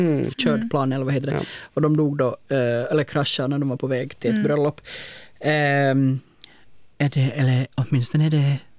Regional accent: Finland; Och jag tänker, vi som finländare har ju verkligen det här med friction maxing i blodet.

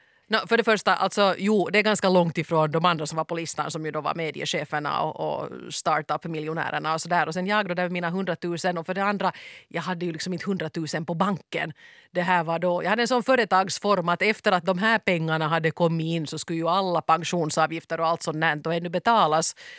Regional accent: Finland; man blir tyvärr inte jätterik som finlandssvensk författare

